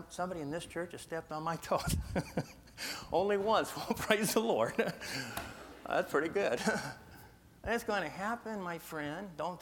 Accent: California, United States; I was raised in Sierra Nevada mountains, and I wanted to play baseball

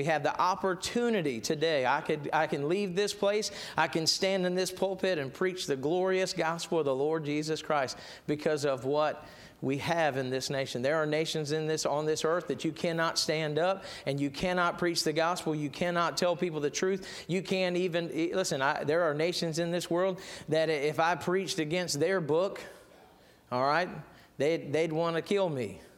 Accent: United States; And I just want you to know that I'm American through and through. And I love this nation.

